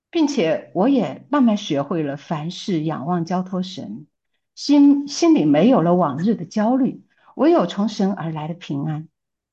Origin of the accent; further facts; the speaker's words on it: Chongqing, China; 2024年呢，感恩节在马里兰生命之光教会受洗，归入主的名下。